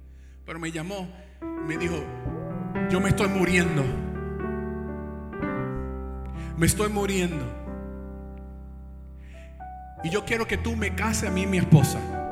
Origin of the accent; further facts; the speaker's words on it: Puerto Rico; este me está siguiendo porque soy boricua